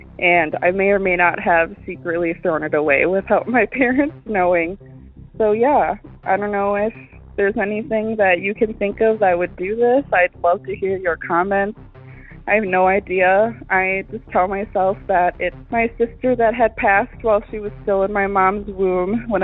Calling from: Wisconsin, United States; Hey, Derek. … I'm calling from Wisconsin.

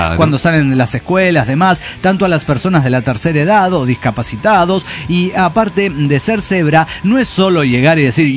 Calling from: Chihuahua, Mexico; de Chihuahua, México.

